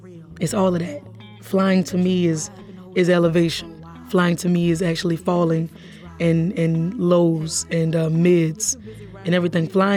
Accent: New Orleans, Louisiana, United States; I just started telling a story of what it was like growing up in New Orleans for me.

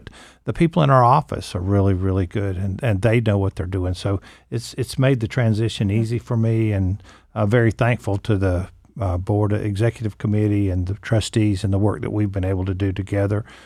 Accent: Georgia, United States; I grew up in Georgia, but I've seen places I've never seen before.

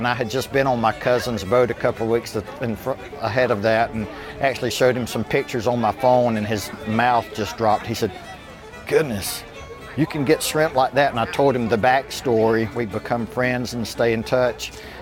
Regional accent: Vidalia, Georgia, United States

